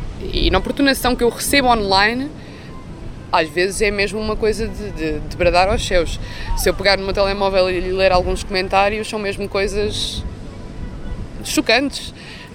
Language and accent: Portuguese; Figueira da Foz, Coimbra, Portugal; acho que é um sentimento que não devia ter, da minha cidade natal, mas não me sinto muito segura aqui na Figueira